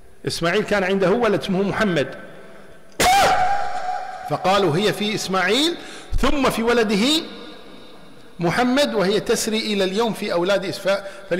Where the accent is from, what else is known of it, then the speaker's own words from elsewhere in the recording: Kuwait; هذا مرجع من مراجع الشيعة عندنا في الكويت، يقال له حسن الحائري